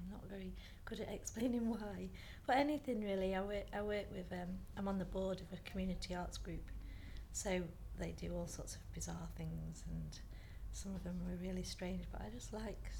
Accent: East Midlands, United Kingdom; now in Gainsborough, United Kingdom; I was brought up in Nottinghamshire, but it's only just across the water, across the River Trent. And I've lived in Gainsborough for about 15, 16 years now.

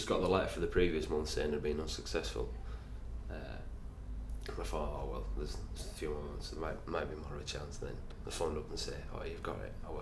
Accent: Bradford, Yorkshire and the Humber, United Kingdom; Date of birth is 28th of January, 1979, and I'm from Bradford.

